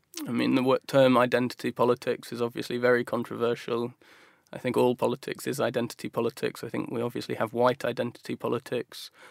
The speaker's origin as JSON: {"language": "English", "region": "Midlands", "country": "United Kingdom", "tie": "born or raised there", "said": "growing up in the Midlands and surrounded by a world that was kind of quite boring. It's closed down factories."}